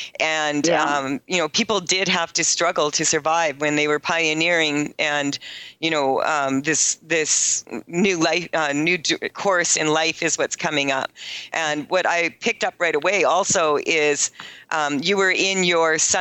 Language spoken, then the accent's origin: English; Canada; being a Canadian, that, you know, we still belong to, the Commonwealth